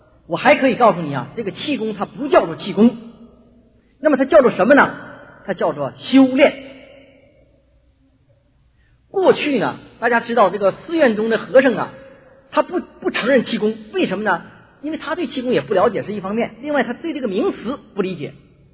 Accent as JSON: {"language": "Chinese", "country": "China", "said": "特别是我们作为中国人，配合我们这个国家的形势"}